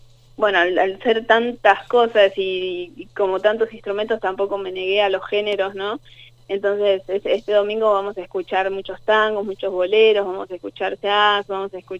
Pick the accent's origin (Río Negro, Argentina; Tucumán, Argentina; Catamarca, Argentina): Catamarca, Argentina; ella fue quien me enseñó toda mi infancia ahí en Catamarca